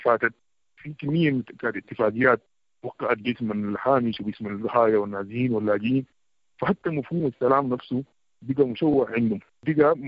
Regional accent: West Darfur, Sudan; نحن هنا في دارفور وتحديدا ولاية غرب دارفور

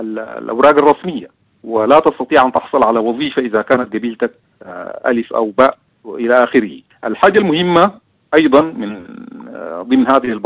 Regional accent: Sudan; القبائل لعبت دور سياسي معتبر طيلة تاريخنا كسوداني

